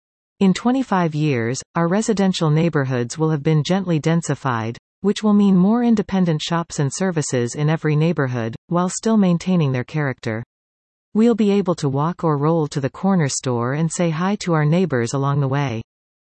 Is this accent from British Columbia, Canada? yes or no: yes; Saanich, British Columbia, Canada; now in Victoria, Canada; I've lived in the city of Victoria for 2 years, and was born and raised in Saanich and Oak Bay.